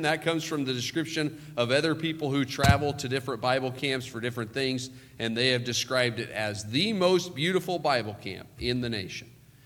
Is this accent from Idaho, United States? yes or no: yes; Twin Falls, Idaho, United States; We are from Twin Falls, Idaho, originally. We were born and raised there. My wife and I were born and raised. We spent 42 years of our lives in Twin Falls, Idaho.